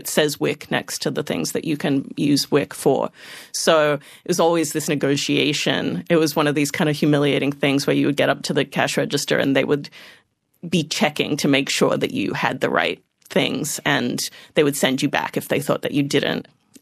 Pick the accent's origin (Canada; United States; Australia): Australia; Melbourne, Victoria; Or is all of my interestingness just that I'm from Melbourne? You know, I just am a normal Melbourne person.